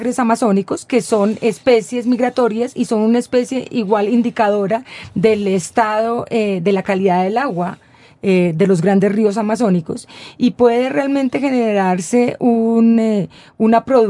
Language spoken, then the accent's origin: Spanish; Colombia; en un rincón que más o menos uno como colombiano, que ni siquiera sabe qué es un azaí